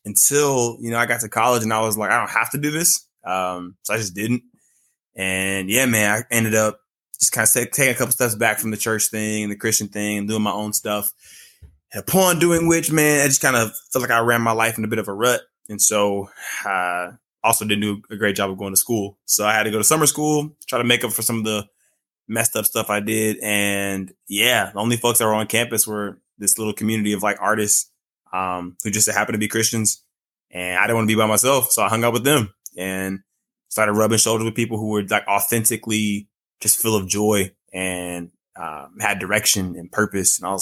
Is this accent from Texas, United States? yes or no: no; Mississippi, United States; also born or lived in California; I was born in California. I moved to Mississippi when I was about 11. Huge culture shock there.